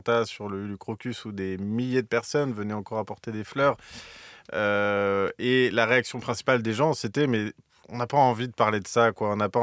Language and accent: French; France; accent: French; Moi, je travaille tout seul avec mon accent français, je suis journaliste étranger.